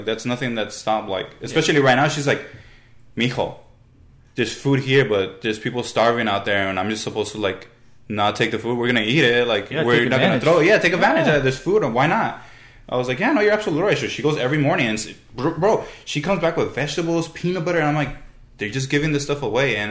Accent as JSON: {"language": "English", "town": "Los Angeles", "region": "California", "country": "United States", "said": "I'm from South Central, and there's a lot of food banks in South Central."}